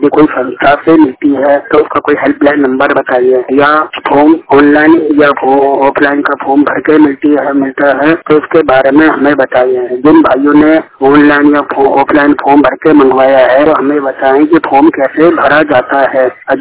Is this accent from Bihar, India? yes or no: no; Delhi, India; मैं गणेश नगर दिल्ली का रहने वाला हूँ।